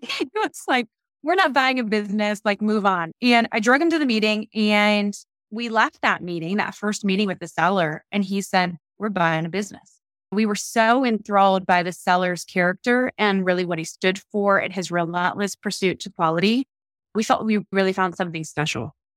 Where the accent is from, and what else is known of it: Ohio, United States; born or raised there